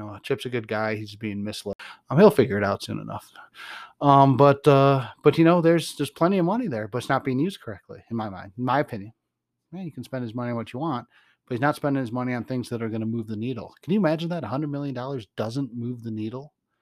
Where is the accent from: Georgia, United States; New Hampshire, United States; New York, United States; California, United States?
Georgia, United States; Atlanta; accent: redneck; And, yeah, I told you I went to Atlanta. That's where my accent comes from. Reducated redneck is my accent.